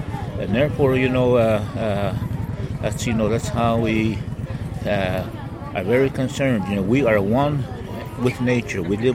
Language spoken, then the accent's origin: English; United States; And then so we stand as one with the Standing Rock tribe, not only the Arapaho, but I'm from the Arapaho tribe.